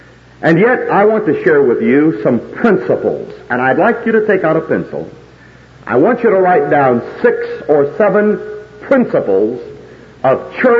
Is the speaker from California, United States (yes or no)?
no; Oklahoma, United States; now with Oklahoma, and I think it's fitting that this is my home state, the last one.